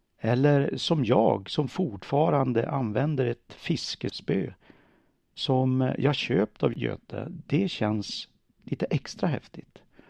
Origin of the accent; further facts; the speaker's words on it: Björna, Västernorrland County, Sweden; Ett annat stort intresse där under uppväxten i Björna var fiske.